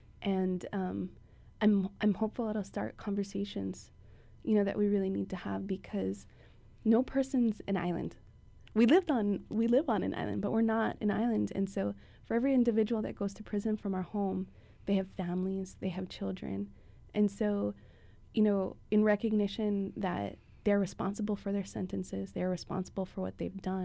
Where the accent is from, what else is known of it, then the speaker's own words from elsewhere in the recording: Hawaii, United States; I might be spending some time in Vegas, as many Hawaiians do, and as I have as a Hawaiian.